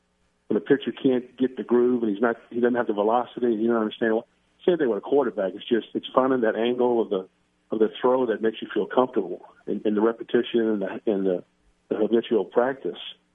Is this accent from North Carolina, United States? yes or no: no; Thibodaux, Louisiana, United States; You know, it's held in my hometown. It's right after the lineman camp, which my dad hosts a bunch of the lineman guys. And then, you know, the Manning Academy is pretty big. I mean, it's amazing how many campers they have, and the heat of Thibodeau